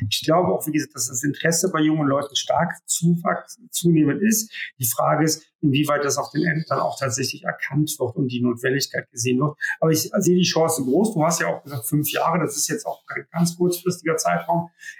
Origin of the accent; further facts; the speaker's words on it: Rhineland, Germany; Kulturell komme ich aus dem Rheinland, das ist ein bisschen, ist auch nicht ganz zu überhören in meinen Ausführungen